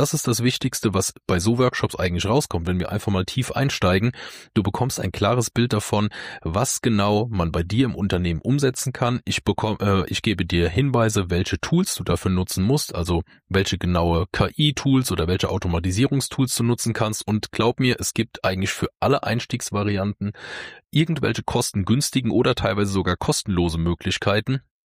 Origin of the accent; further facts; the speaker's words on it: Germany; Der ein oder andere weiß, ich bin aus dem Westerwald